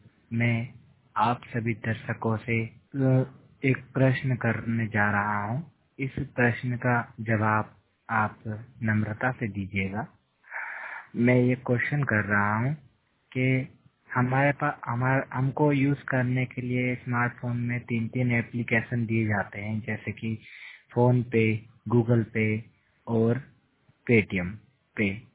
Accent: Indore, Madhya Pradesh, India; और मैं मध्य प्रदेश के इंदौर क्षेत्र का रहने वाला हूँ और मैं 100% ब्लाइंड हूँ।

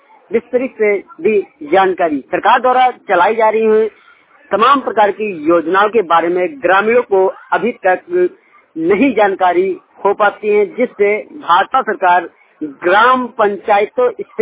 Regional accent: Mahmudpur, Uttar Pradesh, India; मैं ग्राम प्रधान महमूदपुर के निवासी हूँ, विकास खंड कोथावा, जनपद हरदोई।

